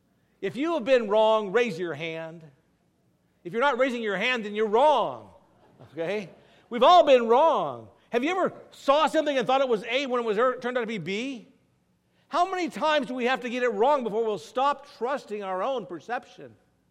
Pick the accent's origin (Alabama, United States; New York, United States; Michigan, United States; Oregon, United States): Oregon, United States; where I grew up in Western Oregon, between Salem and Lincoln City, in the hills there